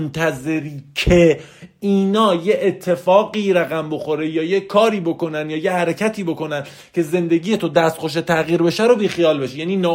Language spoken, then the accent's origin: Persian; Hamadan, Iran; born there; خدا رو شکر میکنم که در خانواده متوسط به دنیا اومدم. خدا رو شکر میکنم که در همدان به دنیا اومدم.